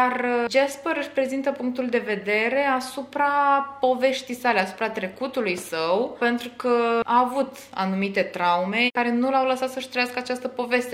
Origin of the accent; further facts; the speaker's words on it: Onești, Bacău County, Romania; sunt din Onești, am 15 ani